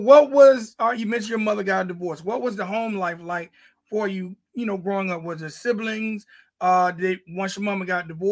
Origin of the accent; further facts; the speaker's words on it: Atlanta, Georgia, United States; I was from the A, but I came up on me some … all that stuff coming out the MIA back in the day.